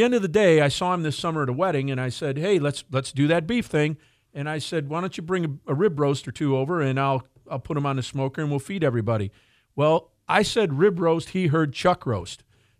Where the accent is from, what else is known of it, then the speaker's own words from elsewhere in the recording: Charlotte, Michigan, United States; I'm going to be in Chartucky, my hometown, Charlotte, Michigan.